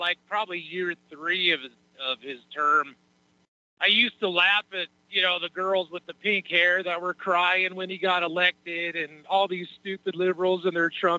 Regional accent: Washington, United States; I'm from Washington State.

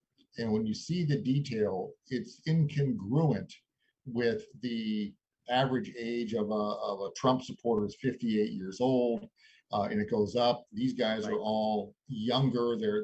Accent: Arizona, United States; Representative Paul Gosar of my home state of Arizona filed his motion

